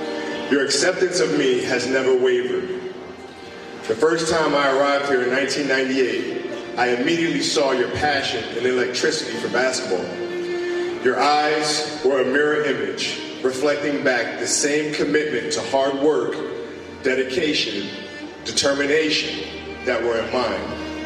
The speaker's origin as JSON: {"language": "English", "country": "Italy", "tie": "born or raised there", "also_born_or_lived": "United States", "said": "I was born in the United States, but spent my early years growing up in Italy."}